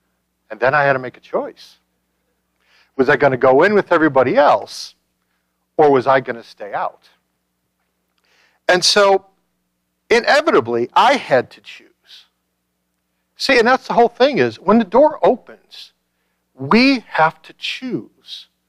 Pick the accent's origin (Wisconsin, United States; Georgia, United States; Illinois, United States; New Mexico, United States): Illinois, United States; Chicago; Okay, I grew up in Chicago to know that.